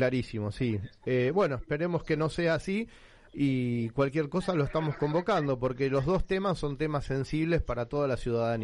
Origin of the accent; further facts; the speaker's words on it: Argentina; yo como argentino ni le cuento.